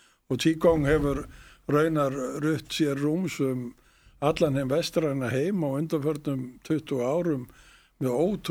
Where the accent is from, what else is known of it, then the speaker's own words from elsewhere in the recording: Reykjavík, Capital Region, Iceland; now in Fljótshlíð, Iceland; Og hef alist upp í Reykjavík og verið í Reykjavík en nú hef ég líka flust austur í Fljótshlíð og hef aðsetur þar líka þannig að ég hef alltaf aðra röndina verið sveitamaður líka má segja og var lengi í sveit í Skagafirðinum